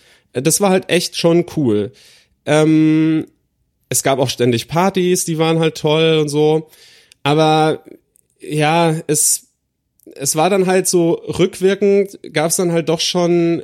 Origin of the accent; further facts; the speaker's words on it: Rhineland-Palatinate, Germany; Ich komme aus der Nähe von Kaiserslautern, da so Rheinland-Pfalz, Ecke, also Grenze zu Saarland und Frankreich.